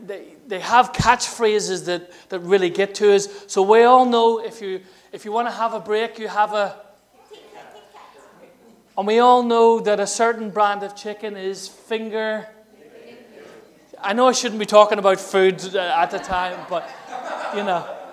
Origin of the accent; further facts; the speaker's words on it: Ireland; I'm Irish, so I love bread and potatoes.